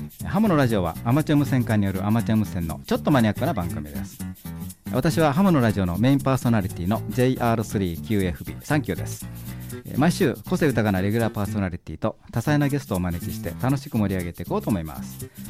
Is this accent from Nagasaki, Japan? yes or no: no; Osaka, Japan; 実は会社はね、私の地元の大阪なんですよね。